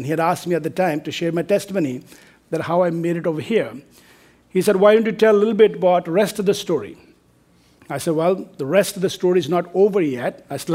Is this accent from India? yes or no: yes; Darjeeling, West Bengal, India; born there; my dad was in the army, so we traveled all over India. In fact, I was born in the east part of India, in Darjeeling.